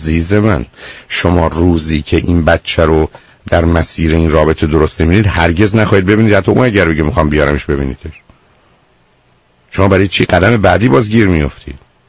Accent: Iran; now in United States; ما بیشتر ایرانی هستیم حتی وقتی اینجا زندگی میکنن.

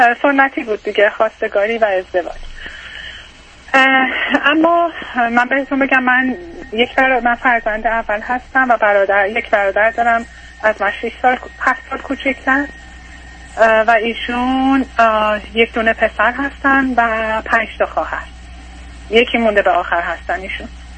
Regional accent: Iran; moved away; ما از ایران حدود 8-9 سال اومدیم اینجا

